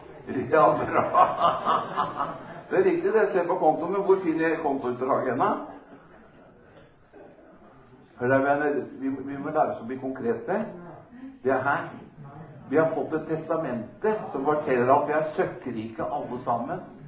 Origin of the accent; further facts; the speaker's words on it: Lillehammer, Innlandet, Norway; når jeg vokste opp på Fåberg, det var i Lillehammer kommune